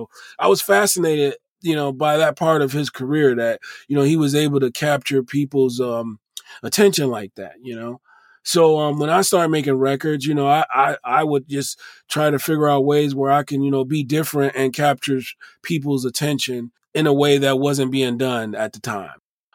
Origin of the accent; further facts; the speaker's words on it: New York, United States; I mean, I just caught the hip-hop bug like anybody else, you know, growing up in New York and just being a fan of hip-hop.